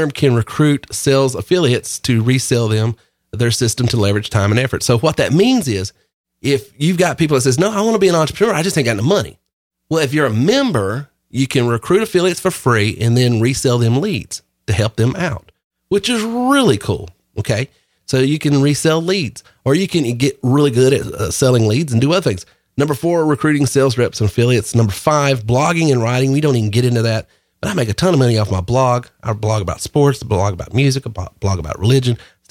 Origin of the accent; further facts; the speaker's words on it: the South, United States; accent: Southern; But obviously I'm a Southerner because of my dialect, as you can probably tell. It's not an act. This is the real deal.